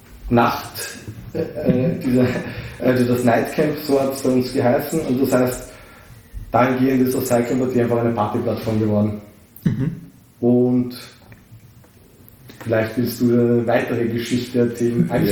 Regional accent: Vienna, Austria; Ein Ur-Wiener, nein, das auch nicht, aber also doch wirklich Wien geboren, immer noch hier.

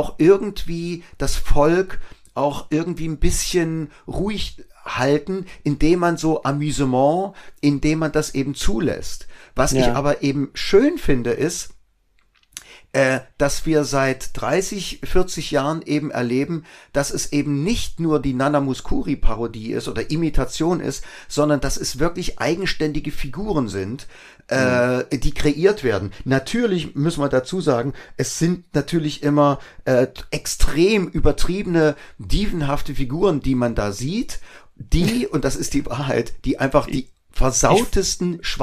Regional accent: East Germany, Germany

